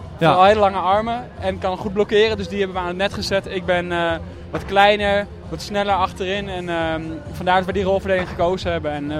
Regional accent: Amsterdam, North Holland, Netherlands; Natuurlijk is mijn woonplaats, mijn geboortestad

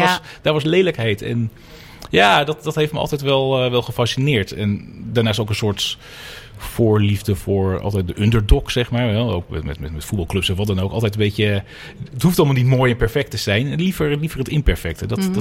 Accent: Bergen, North Holland, Netherlands; born there; Want als ik ben geboren in Bergen, Noord-Holland. Best een mooie plek, weinig lelijkheid te vinden.

